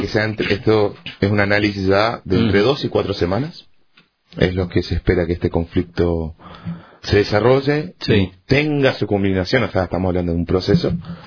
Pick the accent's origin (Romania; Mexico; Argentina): Argentina; No, yo soy argentino y soy judío. Primero soy argentino, después soy judío.